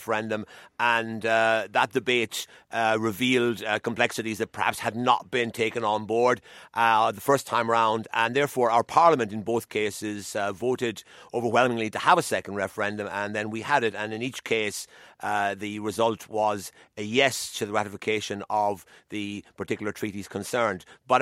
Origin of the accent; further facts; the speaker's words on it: Ireland; it's not really for me as an Irish diplomat to comment on internal British politics.